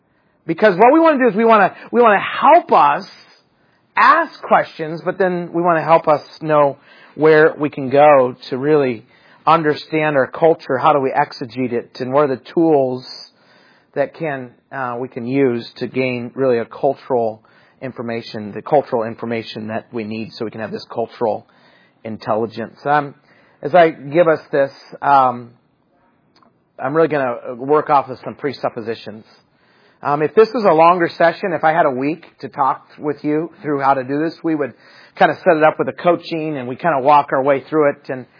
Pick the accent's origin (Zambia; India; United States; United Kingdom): United States; Idaho; I mean, I remember I grew up in Idaho, and so I go to Northland Baptist Bible College